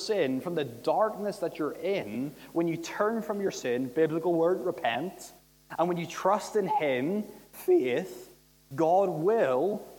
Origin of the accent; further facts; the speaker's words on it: Northern Ireland, United Kingdom; in my home country in Northern Ireland.